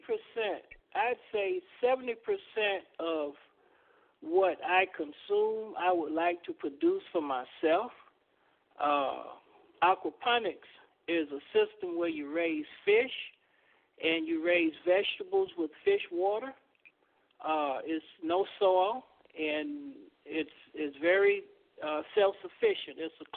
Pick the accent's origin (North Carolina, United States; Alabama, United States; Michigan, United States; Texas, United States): Alabama, United States; Tuskegee; For me, is because I'm from Tuskegee, and Booker T really focused on teaching the citizens of Tuskegee self-reliance.